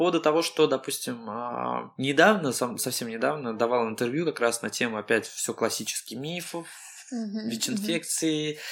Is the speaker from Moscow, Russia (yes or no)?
yes; Moscow, Russia; я москвич, это большой бонус в Москве